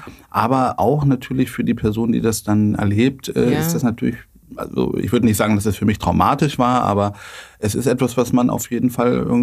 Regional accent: Goslar, Lower Saxony, Germany; born there; now in Hamburg, Germany; 45. Und ja, bin Vater von einer Tochter, verheiratet, jetzt in Hamburg hier ansässig. Geboren bin ich in Niedersachsen in Goslar.

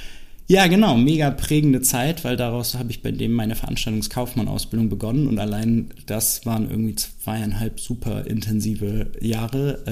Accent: Germany; Ich bin 38 und ursprünglich in der Nähe von Bremerhaven groß geworden

